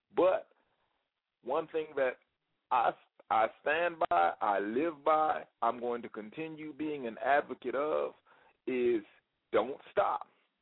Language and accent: English; Washington, District of Columbia, United States; moved away; I'm originally from the District of Columbia. Most of my ties in the District of Columbia are not good ties, so I chose to relocate.